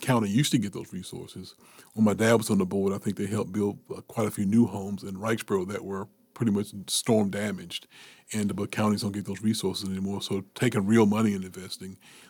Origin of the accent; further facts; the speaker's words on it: Wilmington, United States; You know, I grew up here in Wilmington. I moved here when I was a year old. My father's from here.